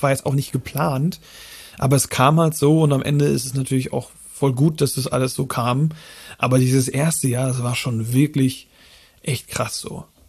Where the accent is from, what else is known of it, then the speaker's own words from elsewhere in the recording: Flensburg, Schleswig-Holstein, Germany; Ich komme ja aus dem Raum Flensburg eher. Und ich habe zu dem Zeitpunkt, als ich meine Frau kennengelernt habe, in Hamburg gewohnt, also auf der Reeperbahn, direkt hinter der Davidswache